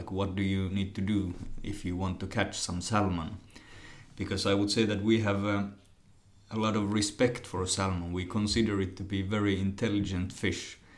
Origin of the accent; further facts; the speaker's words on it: Nuorgam, Lapland, Finland; Yeah, so I come from the village of Nyörkkän, or Nuorgam in Finnish, and it's a rather small village in the municipality of Otsajoka